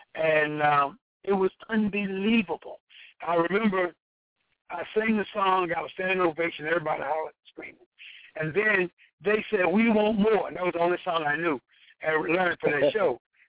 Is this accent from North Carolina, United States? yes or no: yes; Henderson, North Carolina, United States; Well, I grew up in North Carolina. My grandparents raised me, and I grew up in Henderson, North Carolina.